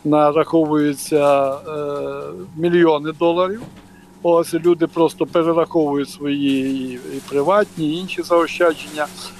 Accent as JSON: {"language": "Ukrainian", "region": "Western Ukraine", "country": "Ukraine", "tie": "born or raised there", "said": "Я родом з Західної України, в безпечне місце"}